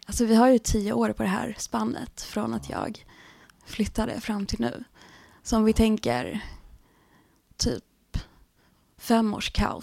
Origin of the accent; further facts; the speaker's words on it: Norrland, Sweden; accent: Norrland dialect; Men jag fick inte ha kvar min norrländska dialekt och sådär.